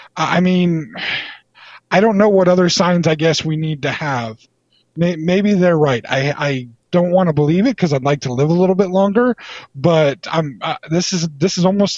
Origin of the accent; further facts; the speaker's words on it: California, United States; we're from the North Valley of California.